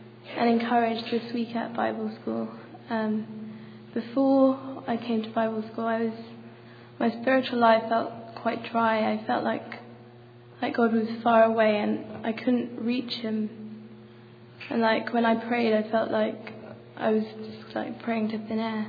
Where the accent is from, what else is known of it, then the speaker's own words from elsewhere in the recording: England, United Kingdom; I'm from England.